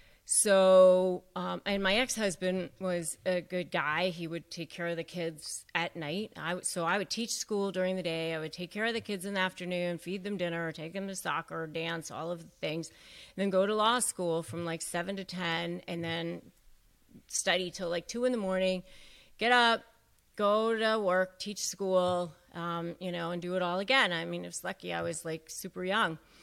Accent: McLean, Virginia, United States; growing up outside of Washington, D.C. and McLean, Virginia

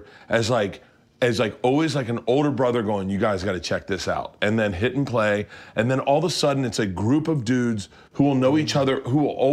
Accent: Tampa, Florida, United States; now in Los Angeles, United States

